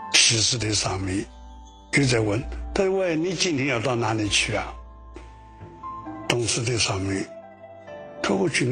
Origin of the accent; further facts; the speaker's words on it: Jiangsu, China; born there; 就拿我出生在江苏，江苏的丛林很多。